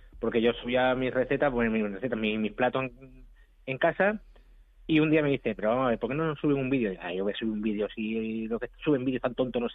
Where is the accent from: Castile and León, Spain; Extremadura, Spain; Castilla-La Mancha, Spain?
Extremadura, Spain; yo soy extremeño y yo tengo que promocionar los productos de mi tierra